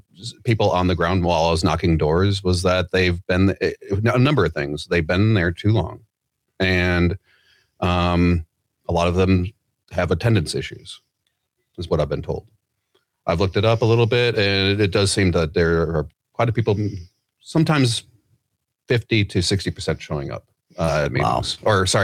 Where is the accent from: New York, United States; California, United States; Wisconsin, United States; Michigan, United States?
Wisconsin, United States; Appleton; also born or lived in Texas; Well, I grew up in Appleton, lived in Texas for a while.